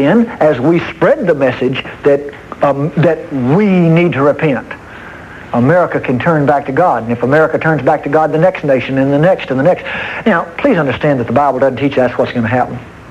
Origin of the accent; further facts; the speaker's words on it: Texas, United States; I'm a Texan and so proud of it. I'm an American and so proud of it.